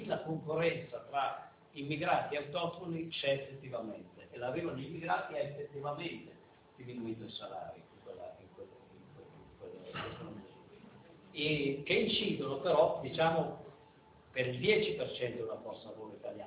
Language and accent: Italian; Veneto, Italy; Io vengo dal Veneto, in Veneto quest'estate